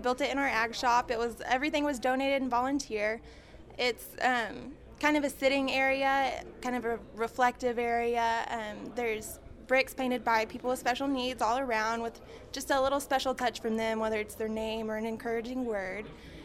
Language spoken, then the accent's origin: English; Decatur, United States; I built a pocket park in my hometown of Decatur.